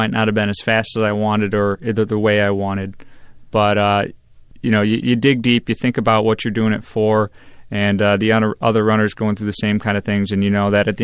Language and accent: English; Grand Ledge, Michigan, United States; Well, growing up in Grand Ledge, you get the Michigan weather.